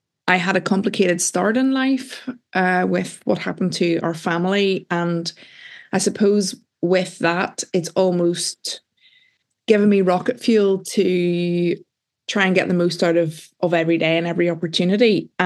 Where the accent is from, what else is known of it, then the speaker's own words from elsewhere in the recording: Northern Ireland, United Kingdom; So I'm from Northern Ireland.